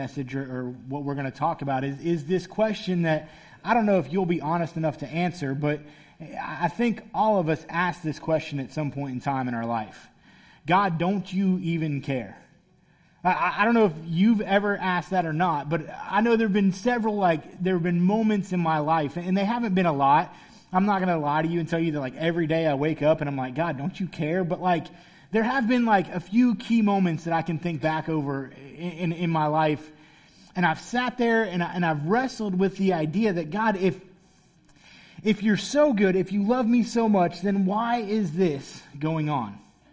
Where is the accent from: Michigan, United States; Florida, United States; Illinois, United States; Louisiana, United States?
Florida, United States; I'm from Florida, I guess. Like that's the best I can tell you. That's where I was born. That's where I spent most of my childhood.